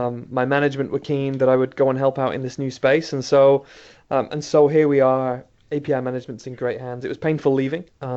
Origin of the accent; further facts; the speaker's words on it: United Kingdom; now in Redmond, United States; As you can tell by my accent, I hail from the UK, but I live in the USA now.